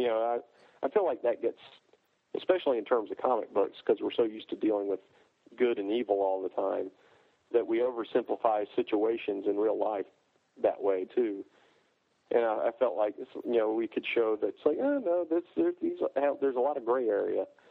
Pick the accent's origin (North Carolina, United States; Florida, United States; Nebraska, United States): North Carolina, United States; I'm from North Carolina. Isn't too far away.